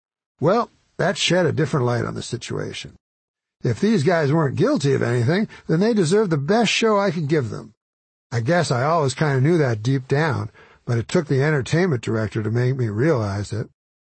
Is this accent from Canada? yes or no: yes; Canada; I was one of them, but only technically, because I was from Canada.